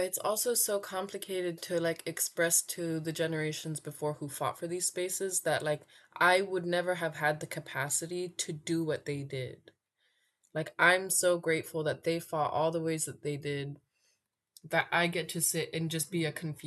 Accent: Gutjok, Quebec, Canada; from Gutjok, Nunavik. I am the middle kid of three girls. I never really know how to answer that. Gutjok is where I'm from

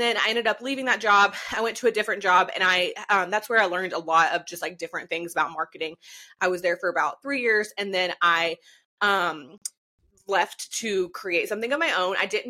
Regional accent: Georgia, United States; So I'm located in North Georgia. So I was born and raised in North Georgia, grew up in a really small town.

